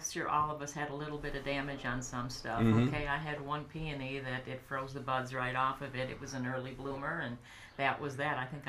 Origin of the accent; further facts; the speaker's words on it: United States; accent: Yankee; And I thought, oh my goodness, my Yankee accent has come out or something.